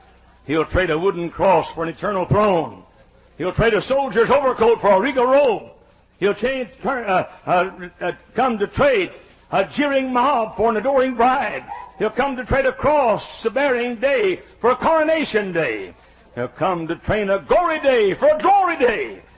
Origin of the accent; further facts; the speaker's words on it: Texas, United States; You see, I came from Texas where Jesus was born.